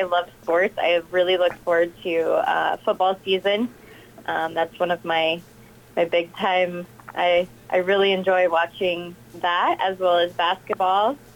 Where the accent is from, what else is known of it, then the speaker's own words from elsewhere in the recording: Eagle Grove, Iowa, United States; Yes, so I actually grew up in Eagle Grove.